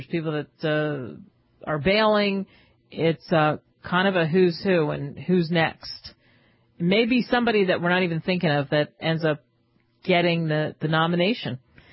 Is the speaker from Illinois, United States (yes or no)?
no; Texas, United States; As you know, growing up in Texas, not a lot of basement action in Texas.